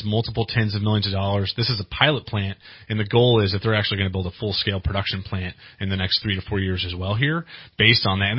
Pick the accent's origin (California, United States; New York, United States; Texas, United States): California, United States; Weaverville; I grew up in Weaverville, and my in-laws live in Round Mountain now. So, like, the 299 corridor. I went to Humboldt. So the whole Highway 299 corridor is, like, my home.